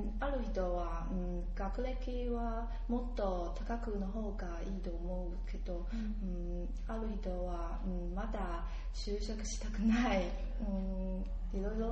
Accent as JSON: {"language": "Japanese", "region": "New Taipei", "country": "Taiwan", "second_language": "Japanese", "said": "国は台湾。"}